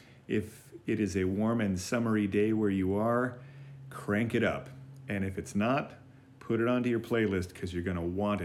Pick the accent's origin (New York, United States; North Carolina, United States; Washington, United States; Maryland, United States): Washington, United States; Seattle; Growing up near Seattle, my family would invariably do a road trip down to Southern California, where my folks were from